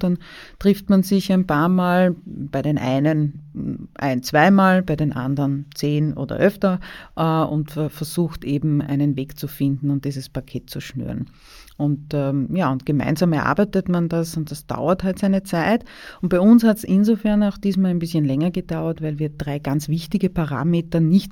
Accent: Vienna, Austria; Ich komme ja selber aus Döbling. Ich kann sagen, der Weinbau ist in meinem Bezirk, der gehört einfach zum Alltag dazu.

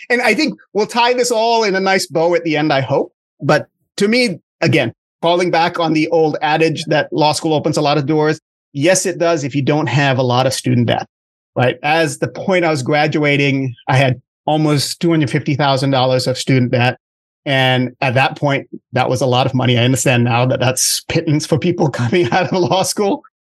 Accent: Singapore; moved away as an adult; now in United States; I grew up in Singapore, came to the US for college in the late 80s, met the love of my life in college, and we've been together ever since.

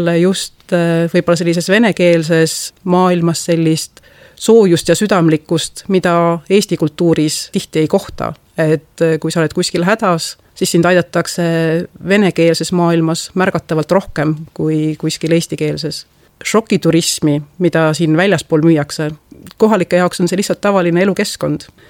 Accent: Kohtla-Järve, Ida-Viru County, Estonia; ma olen sündinud ja kasvanud Ida-Virumaal, nii et olen Kohtla-Järve tüdruk. Ja kui ma siis lõpetasin keskkooli ja läksin Tartu Ülikooli õppima

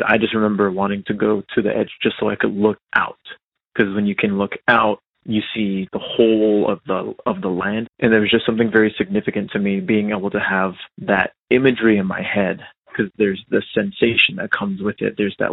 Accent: First Mesa, Arizona, United States; I'm originally from First Mesa, Arizona. It's where I grew up the majority of my life

